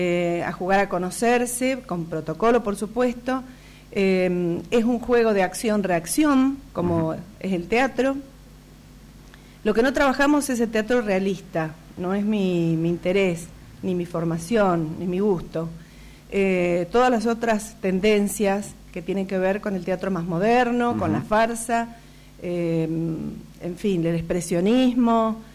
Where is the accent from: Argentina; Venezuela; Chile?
Argentina; Venado Tuerto, Santa Fe; now in Santa Rosa, Argentina; yo vengo de Venado Tuerto, te quiero contar. Hace 4 años que estoy viviendo aquí en Santa Rosa.